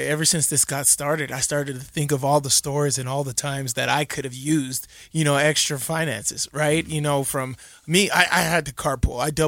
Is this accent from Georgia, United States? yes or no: no; Las Vegas, Nevada, United States; I'm from Vegas. We don't get no snow down there.